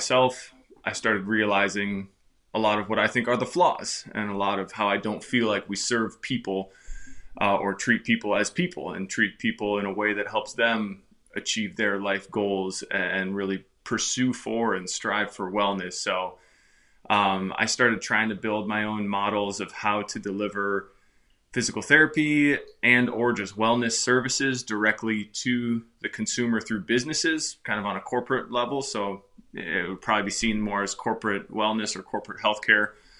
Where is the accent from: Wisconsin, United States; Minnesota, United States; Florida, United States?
Minnesota, United States; I grew up in Minnesota, had an interest in health, had an interest in the body, and ended up going into physical therapy.